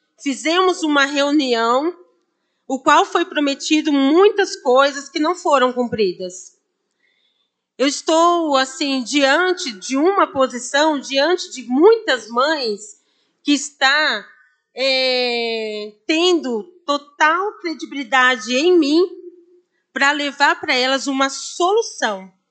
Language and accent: Portuguese; Nova Odessa, São Paulo, Brazil; Eu sou de Nova Odessa, mas eu estou representando todas essas mães